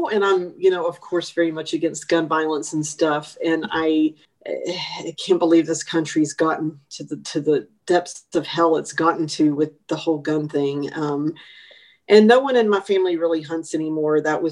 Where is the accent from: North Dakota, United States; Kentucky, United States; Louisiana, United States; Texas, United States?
Texas, United States; growing up in East Texas, my dad and my granddad were hunters